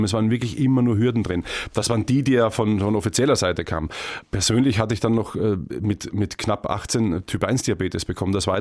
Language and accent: German; Austria; now in Germany; Ich meine, ich bin aus Österreich geflüchtet, um meinen Sport weiter treiben zu können.